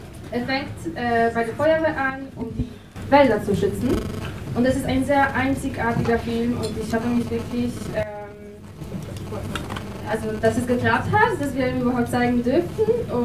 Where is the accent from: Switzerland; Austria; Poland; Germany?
Poland; Also ich bin aus Polen.